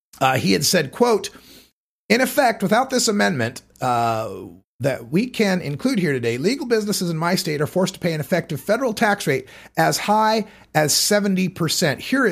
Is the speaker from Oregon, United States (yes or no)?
yes; Portland, Oregon, United States; and my hometown right here in beautiful legal Potland, Oregon.